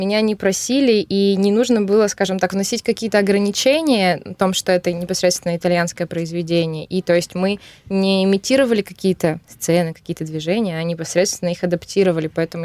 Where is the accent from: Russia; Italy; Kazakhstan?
Italy; Russian is a second language; moved away as an adult; now in North Macedonia; я уехала из Италии и решила учиться и работать уже, скажем так, в другой части, поскольку я работаю и живу в Македонии, на Балканах